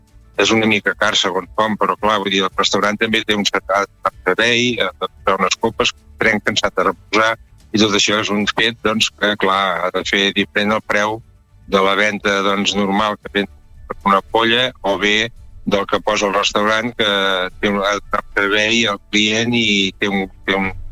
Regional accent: Catalonia, Spain; que és el que som els catalans

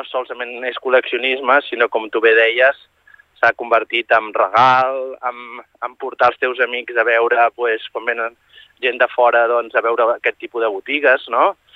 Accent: Barcelona, Catalonia, Spain; now in Torroella de Montgrí, Spain; nosaltres som, venim de Barcelona, fa la meva àvia, doncs, va anar a viure a Barcelona, ella era torroellenca, i doncs, bueno, ha sigut com un retorn als orígens

